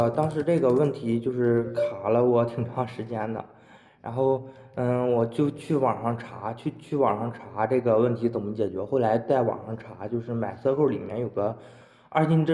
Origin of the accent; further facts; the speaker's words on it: Chifeng, Inner Mongolia, China; 我现在在我老家内蒙古赤峰。